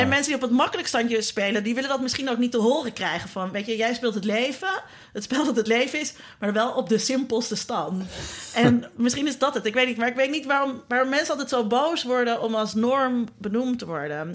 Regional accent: Zeist, Utrecht, Netherlands; ik ben opgegroeid in Zeist, een heel afgeschermde gemeenschap.

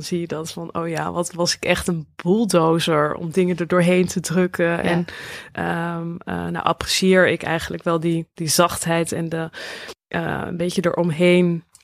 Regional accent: Netherlands; we zijn natuurlijk heel direct als Nederlanders.

